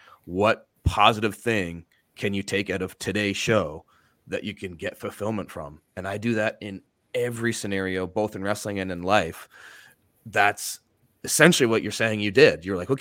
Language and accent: English; Canada; So I can definitely relate to this as a Canadian.